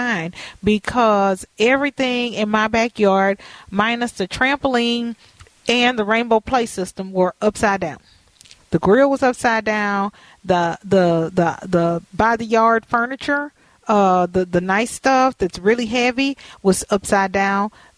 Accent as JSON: {"language": "English", "region": "the South", "country": "United States", "said": "I know about, you know, hurricanes because I'm from the South."}